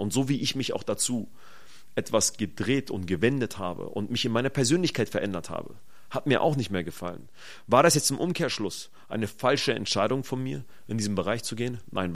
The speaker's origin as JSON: {"language": "German", "country": "Germany", "tie": "born or raised there", "said": "Ich bin Palästinenser, bin Muslime, bin in Deutschland groß geworden"}